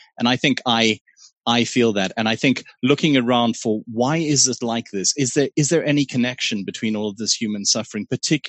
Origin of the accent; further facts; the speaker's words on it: Pretoria, Gauteng, South Africa; as somebody growing up in Waterkloof in Pretoria. As much as my parents were poorer than the other people on the street, as much as they were left-wing ANC supporters, all of that sort of stuff, as much as they were hippies